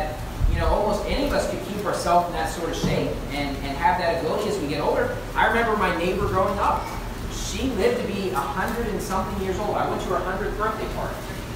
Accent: West Virginia, United States; Look, I grew up in West Virginia, the mountaineer state. That's what it's known as.

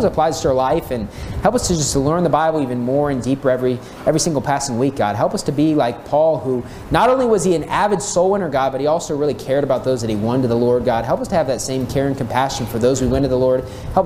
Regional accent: United States; now in Philippines; here in the Philippines is going to be kind of an issue because of the fact I'm an American.

